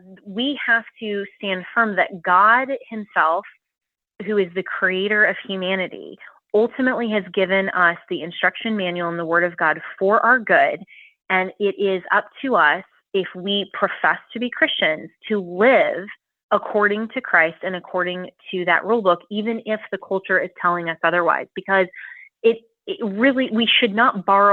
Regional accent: Florida, United States; And so my home state of Florida, for example, is doing a really good job under Governor DeSantis of eradicating diversity, equity, and inclusion.

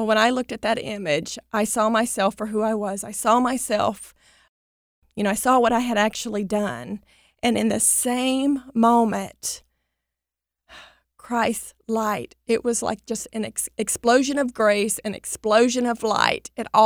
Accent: Louisiana, United States; We're both from Louisiana, so we both have experienced things with hurricanes.

